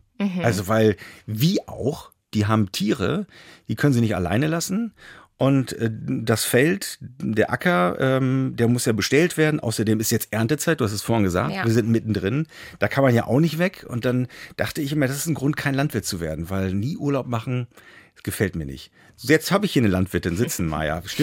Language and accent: German; East Germany, Germany; Und ich bin in der DDR groß geworden